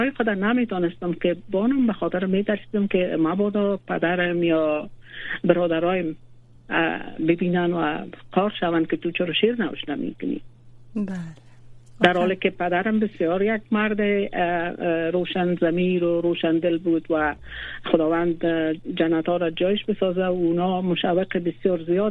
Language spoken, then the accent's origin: Persian; Kabul, Afghanistan; از کابل، دختر کابل هستم. در کابل تولد شدم و در کابل بزرگ شدم